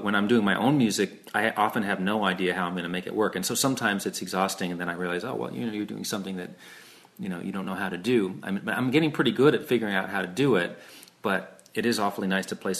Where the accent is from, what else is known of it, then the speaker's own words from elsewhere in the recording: New York City, New York, United States; it was just growing up in New York City, me and my older brother Louis.